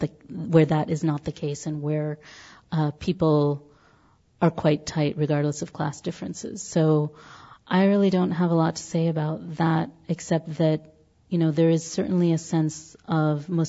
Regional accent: India; as an Indian who's raised in India

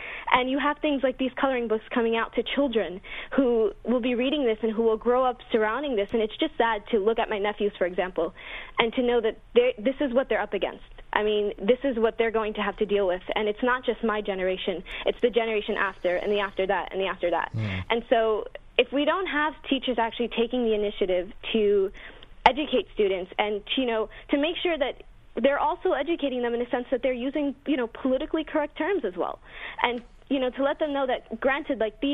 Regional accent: United States; I mean, as an American, I'm definitely patriotic.

